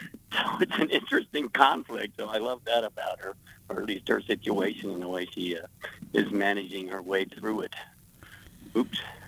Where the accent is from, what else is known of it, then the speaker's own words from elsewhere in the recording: Greenville, South Carolina, United States; because he's from my hometown in Greenville, South Carolina.